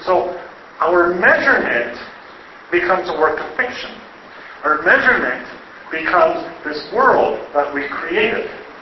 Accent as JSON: {"language": "English", "region": "New Brunswick", "country": "Canada", "said": "I come from Canada, I come from New Brunswick, Canada. Real nice place, it's all very natural and matured, lots of trees and forests"}